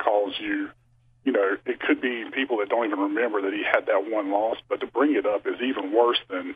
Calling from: Greensboro, North Carolina, United States; Hey, Brian. … from Greensboro, North Carolina.

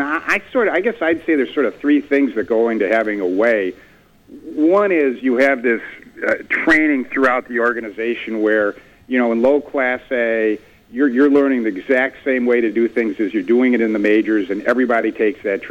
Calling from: Minneapolis, Minnesota, United States; Minneapolis.

